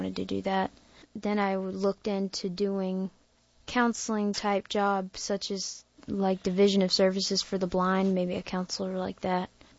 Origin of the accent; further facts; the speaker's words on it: Wilson, North Carolina, United States; I am from Wilson, North Carolina.